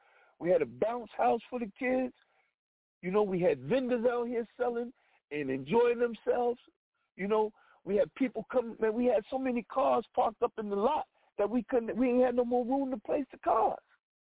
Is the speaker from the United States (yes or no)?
yes; New Jersey, United States; I'm from New Jersey. I'm in Virginia